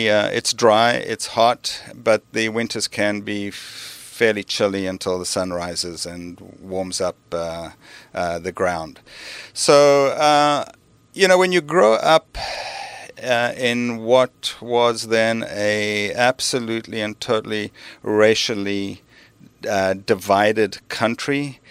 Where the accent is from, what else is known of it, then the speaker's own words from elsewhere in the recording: Bloemfontein, Free State, South Africa; moved away as an adult; I was born in Bloemfontein, South Africa.